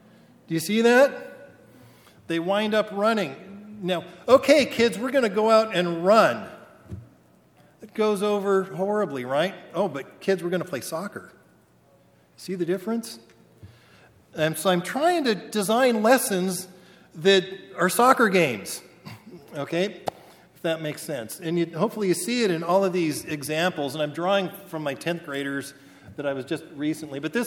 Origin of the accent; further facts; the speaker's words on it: Idaho, United States; And I'm from Idaho. We have a lot of grain elevators out.